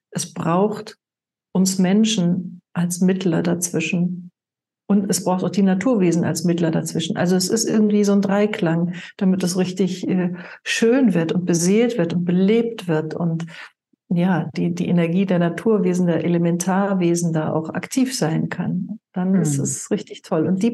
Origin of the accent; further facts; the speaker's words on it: North Rhine-Westphalia, Germany; Ich komme ja aus Nordrhein-Westfalen, da bin ich gebürtig.